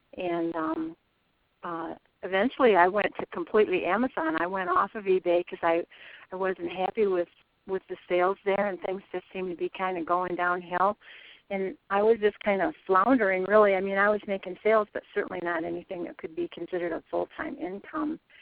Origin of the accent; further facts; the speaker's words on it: Illinois, United States; I'm from Northern Illinois, about 70 miles west of Chicago.